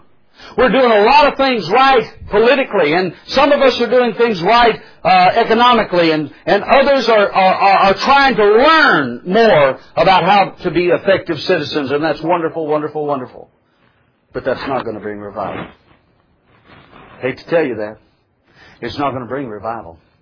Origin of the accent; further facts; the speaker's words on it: United States; That's so against everything that I've been taught and everything that I've experienced as an American.